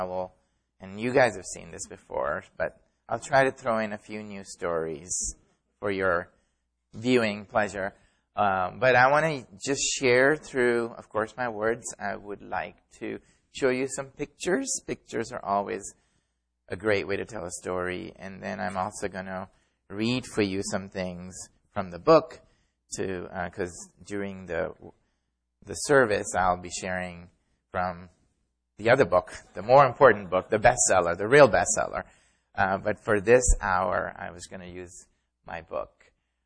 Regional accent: Pakistan; So I grew up in Pakistan.

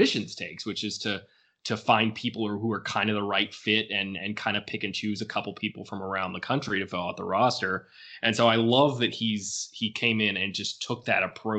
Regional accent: Alabama, United States; you know, I'm from Alabama, but my friends were from New York and Dallas and Arizona and Georgia and all these different places.

